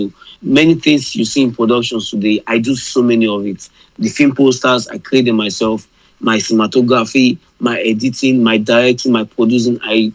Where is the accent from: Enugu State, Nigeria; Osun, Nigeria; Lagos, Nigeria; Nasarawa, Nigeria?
Lagos, Nigeria; I'm from Lagos, Nigeria. I'm 20 years old, and I'm a Christian filmmaker.